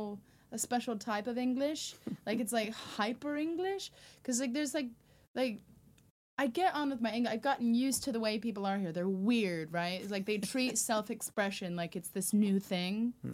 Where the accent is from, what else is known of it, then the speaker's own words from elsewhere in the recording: Alaska, United States; Yeah, I'm from Alaska.